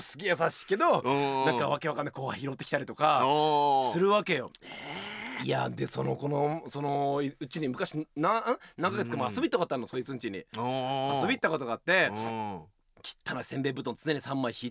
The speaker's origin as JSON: {"language": "Japanese", "region": "Tohoku", "country": "Japan", "accent": "Tohoku", "said": "これ俺の東北弁が言うぐらいんだけど"}